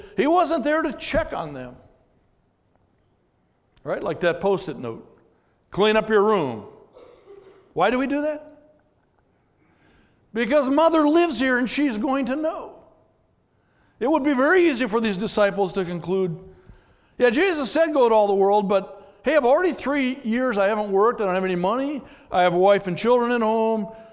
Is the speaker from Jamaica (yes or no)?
no; Brooklyn Center, Minnesota, United States; I do. I was raised in Brooklyn Center, and I live nearby.